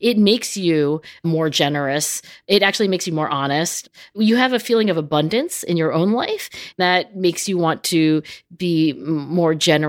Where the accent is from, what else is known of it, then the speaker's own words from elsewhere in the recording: New Jersey, United States; I thank the gods that I grew up in South Jersey